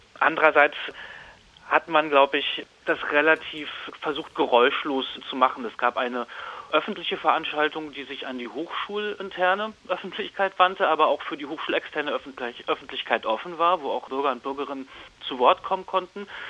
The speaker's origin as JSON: {"language": "German", "town": "Greifswald", "region": "Mecklenburg-Vorpommern", "country": "Germany", "said": "ich bin auch aus Greifswald"}